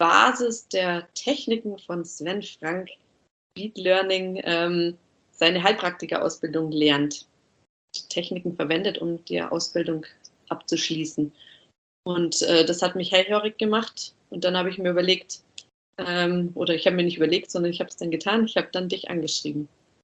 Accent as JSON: {"language": "German", "town": "Miesbach", "region": "Bavaria", "country": "Germany", "tie": "born or raised there", "said": "Ich wohne aktuell im schönen Oberbayern in Miesbach, in meiner Heimat."}